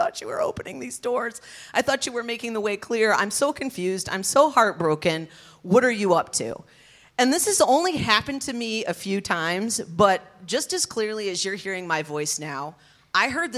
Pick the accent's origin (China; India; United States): United States; Detroit, Michigan; also born or lived in Caracas, Venezuela / Los Angeles; I grew up in the Detroit area